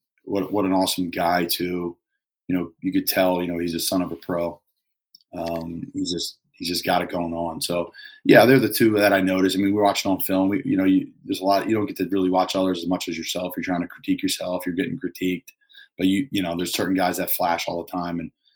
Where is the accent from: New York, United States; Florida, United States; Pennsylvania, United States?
Pennsylvania, United States; Philadelphia; I'm from Philadelphia. In the summer, I was getting married, and I had to travel home a lot.